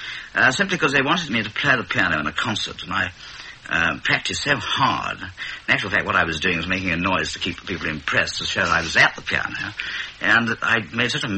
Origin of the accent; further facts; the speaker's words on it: London, United Kingdom; I am, yes. I was born in London.